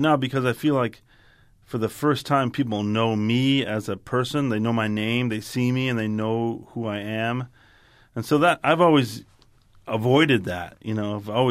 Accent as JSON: {"language": "English", "town": "Chicago", "region": "Illinois", "country": "United States", "tie": "born or raised there", "said": "I grew up in Chicago. I went to an acting school called the Theater School at DePaul University"}